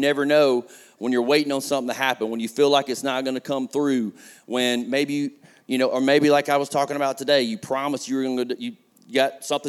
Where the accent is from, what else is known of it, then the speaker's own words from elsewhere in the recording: Talladega, Alabama, United States; I'm from Talladega. I'm a soccer player in Talladega. I didn't fit in. my dream was to play sports and get out and use that as a way to get out of Talladega.